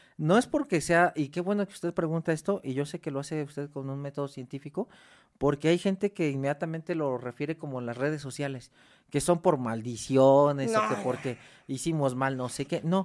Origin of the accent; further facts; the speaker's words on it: Mexico; al momento de que se nos hace a nosotros como mexicanos la prueba de la tuberculina